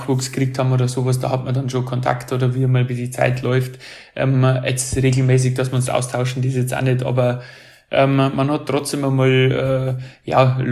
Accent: Hansenried, Bavaria, Germany; Das weiß ich selber nicht, weil ich bin ja aus Hansenried, das ist das Dorf daneben.

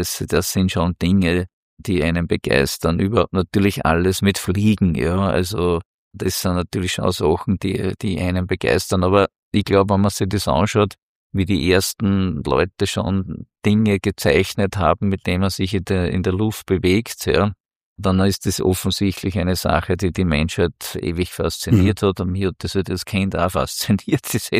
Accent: Upper Austria, Austria; Ich bin im Mühlviertel aufgewachsen, Granitland.

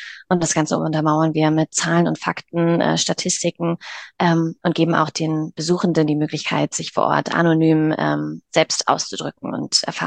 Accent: Schleswig-Holstein, Germany; wir kommen aus Norddeutschland, aus der Nähe von Kiel

